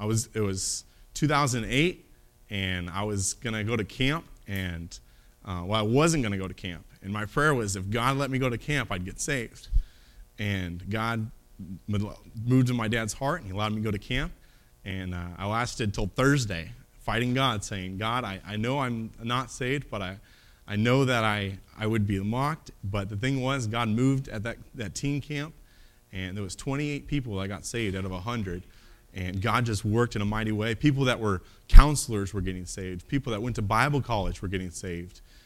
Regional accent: Alaska, United States; Little bit about where I'm from and my testimony. I am from Alaska. I was born there, raised there. My dad was stationed there in the Air Force.

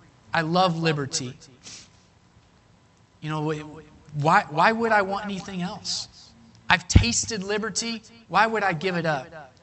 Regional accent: Terre Haute, Indiana, United States; born there; When I was born in America, in Terre Haute, Indiana, to Jack and Penny, it's a legendary.

